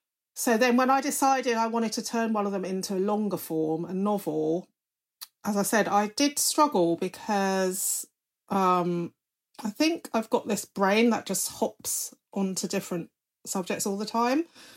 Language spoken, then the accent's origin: English; England, United Kingdom; born there; also born or lived in Singapore; I was an expat because I was British. I was born in England.